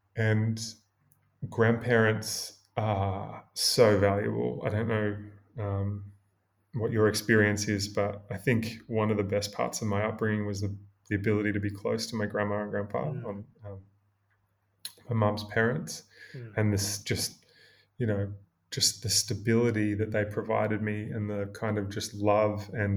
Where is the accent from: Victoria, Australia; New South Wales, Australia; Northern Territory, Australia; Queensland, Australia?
Queensland, Australia; now in United States; if I didn't feel at home growing up in Queensland, if I didn't feel like I could express myself, the second I got to the US, it felt like a great spiritual exhalation.